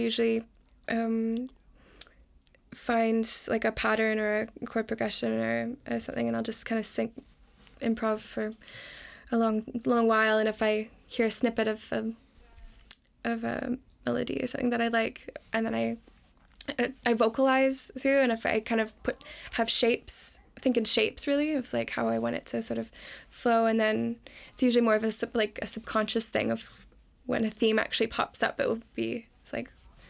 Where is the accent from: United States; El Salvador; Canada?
Canada; accent: Canadian; now in United Kingdom; living in the UK for the past few years.